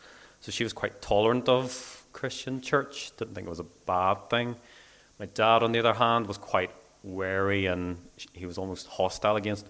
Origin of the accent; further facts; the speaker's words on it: South Korea; when I was growing up in Korea.